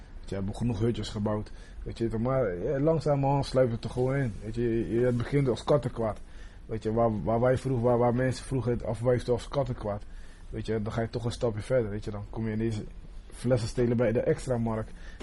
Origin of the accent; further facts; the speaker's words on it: Rotterdam, South Holland, Netherlands; We komen uit Katerdrecht. Katerdrecht was vroeger... de Kaap noemen ze het omdat het de Kaap de Goede Hoop werd genoemd, weet je.